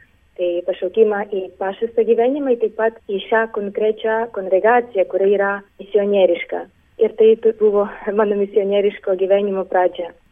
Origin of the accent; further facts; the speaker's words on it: Ukraine; now in Lithuania; esu iš Ukrainos ir Lietuvoje jau gyvenu, darbuojusi 9 metus.